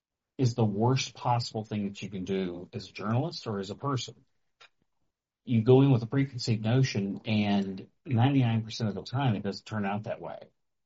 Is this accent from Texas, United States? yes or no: yes; Texas, United States; I mean, I grew up on the Texas Gulf Coast, and I am the recessive gene of my family, politically and socially, probably.